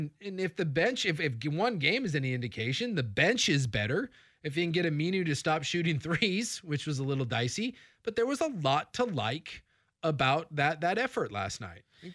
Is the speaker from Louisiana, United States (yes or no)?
no; Portland, Oregon, United States; My hometown Blazers.